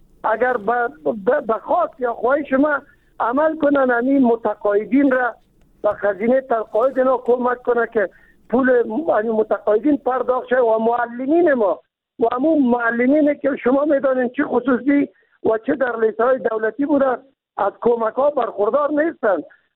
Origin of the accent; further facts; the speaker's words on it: Kabul, Afghanistan; ما چون خود از کابل هستیم